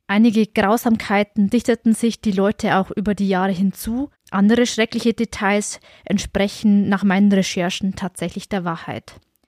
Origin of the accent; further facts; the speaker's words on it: Bavaria, Germany; also ich komme ja aus dem Stiftland